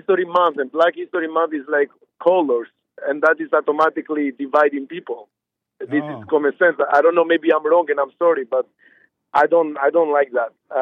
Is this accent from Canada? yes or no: no; Albania; English is a second language; now in United States; But actually, America, if I'm from Europe, first of all. I'm from Albania. But what I learned being in America for like 15 years